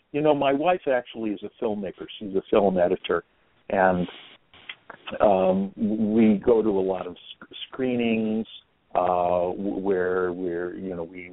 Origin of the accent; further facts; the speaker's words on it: United States; It was just growing up in America and being presented by these wonderful spectacles on the screen.